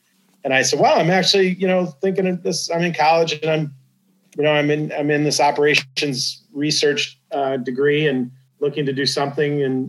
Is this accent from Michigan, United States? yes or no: yes; Detroit, Michigan, United States; Well, I grew up in the Detroit area of in Michigan.